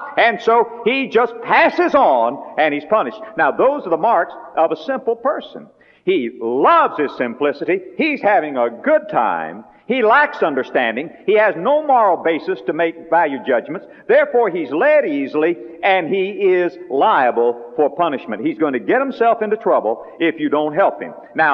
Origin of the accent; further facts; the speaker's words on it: West Palm Beach, Florida, United States; born there; I started to say, "Well, I was born in West Palm Beach."